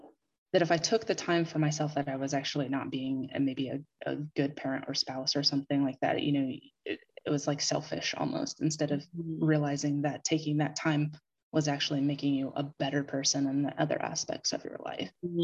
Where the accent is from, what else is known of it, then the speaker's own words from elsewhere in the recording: Ohio, United States; I'm from Ohio.